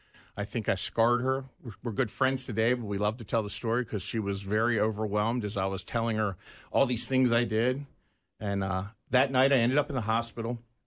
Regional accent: East Coast, United States; I'm not Midwest. I'm from the East Coast.

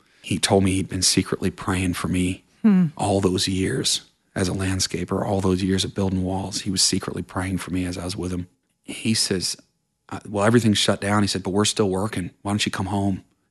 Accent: Vermont, United States; I'm like, "I'm from Vermont."

